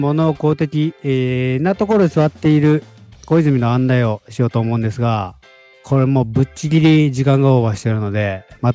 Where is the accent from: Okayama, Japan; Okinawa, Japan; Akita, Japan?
Okayama, Japan; 僕、岡山なんですけど。